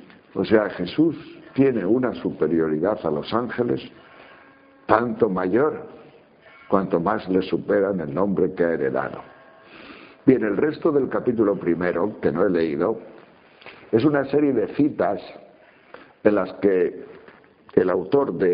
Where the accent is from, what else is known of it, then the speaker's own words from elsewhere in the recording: León, Castile and León, Spain; Ahí, por ejemplo, el pan de mi tierra, el pan de León, son hogazas de 2 kilos